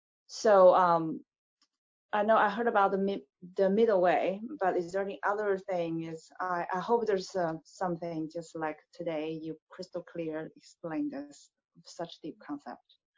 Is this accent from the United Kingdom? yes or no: no; China; I come from China